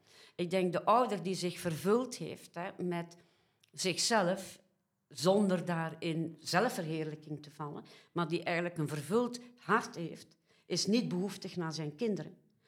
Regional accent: Belgium; now in Netherlands; Ik ben afgesneden van mijn geboorteland.

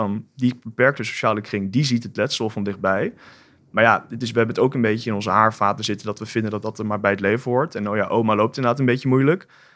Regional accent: Oldenzaal, Overijssel, Netherlands; Ja, ik ben geboren en getogen in Oldenzaal. Ik ben denk ik de enige niet-Brabander in deze zaal.

